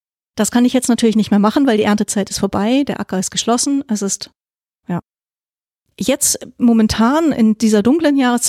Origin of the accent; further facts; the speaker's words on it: Hamburg, Germany; ich wohne nicht in Rissen, ich komme ursprünglich aus Ottensen, Othmarschen, die Ecke, da bin ich aufgewachsen, habe dann lange Zeit in Ottensen gelebt und bin vor 2-3 Jahren nach Sülldorf gezogen.